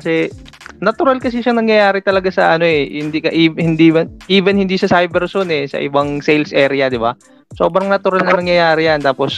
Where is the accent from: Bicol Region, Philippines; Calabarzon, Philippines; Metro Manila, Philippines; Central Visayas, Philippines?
Calabarzon, Philippines; Hmm, taga Cavite talaga ako. Since birth.